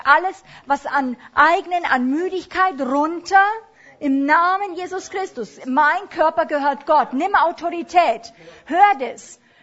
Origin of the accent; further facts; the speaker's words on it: Germany; now in Switzerland; Vater, wir brauchen es als Deutsche, aber hier in der Schweiz auch.